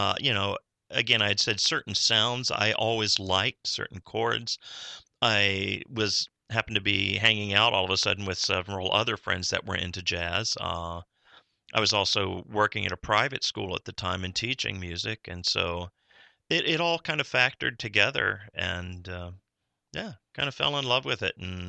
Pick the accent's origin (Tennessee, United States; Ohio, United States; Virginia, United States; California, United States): Virginia, United States; moved away as an adult; I grew up in Northern Virginia, which now is really D.C. suburbs. It's just grown that much since I've been gone. But, yeah, I used to kind of talk like this and been in New England since the late 70s.